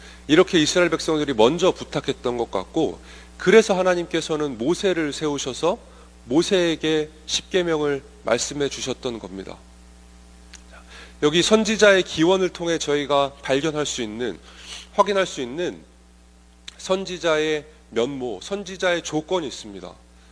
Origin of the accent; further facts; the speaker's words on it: South Korea; 근데 저희는 알고 있습니다. 한국 사람은 잘 압니다.